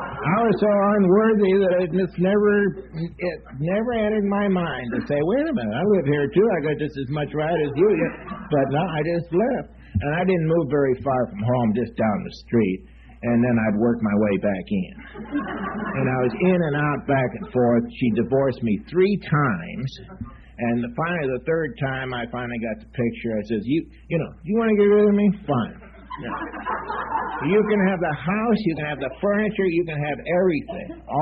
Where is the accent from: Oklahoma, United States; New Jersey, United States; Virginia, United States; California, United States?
California, United States; Palmdale; I'm from Palmdale. It's a little desert town about 60 miles north of Los Angeles, and a big meeting for us there is about 12 people, you know.